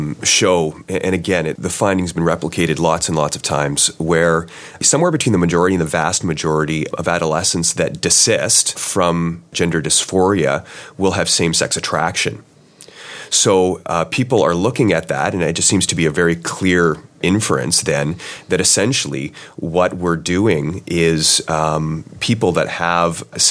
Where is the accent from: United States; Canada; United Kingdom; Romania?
Canada; maybe I'm speaking more about as a Canadian